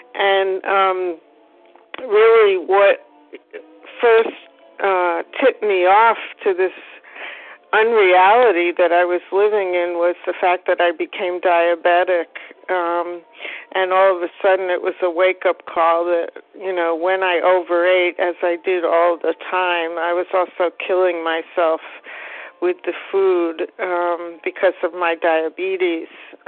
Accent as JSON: {"language": "English", "town": "Boston", "region": "Massachusetts", "country": "United States", "said": "from Boston, and I am a recovered compulsive overeater."}